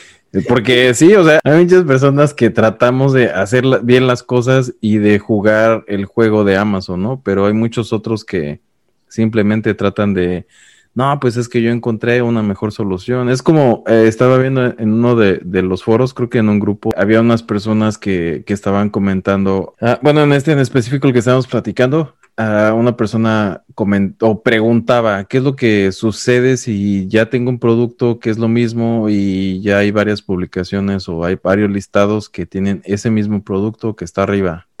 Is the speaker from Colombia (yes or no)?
no; Mexico; estamos acostumbrados a lo mejor luego como mexicanos a buscarle